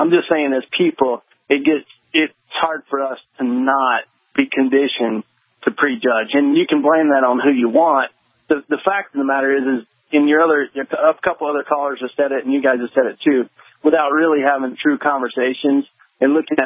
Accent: the South, United States; you know that I'm from the South and I grew up on a dairy farm

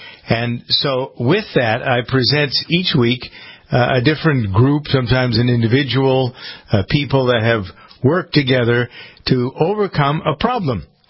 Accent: Massachusetts, United States; I'm a Bay Stater. I live in Framingham. That's where my farm is.

